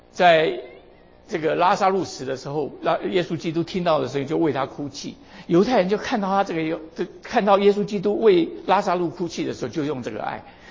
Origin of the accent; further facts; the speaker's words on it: China; 这跟我们中国人讲的爱完全不一样